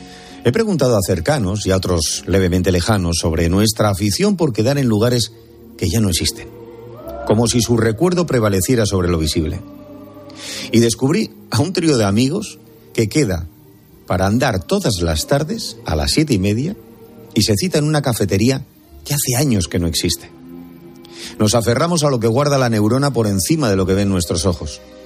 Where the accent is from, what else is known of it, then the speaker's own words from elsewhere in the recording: Bilbao, Basque Country, Spain; una abandonada discoteca de mi tierra, en Bilbao